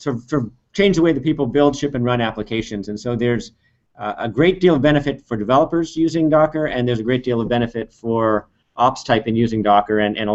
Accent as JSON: {"language": "English", "town": "Cupertino", "region": "California", "country": "United States", "tie": "born or raised there", "said": "I grew up in Cupertino, so my first Silicon Valley job was cutting apricots, and they paved over the orchard and they built Apple headquarters there."}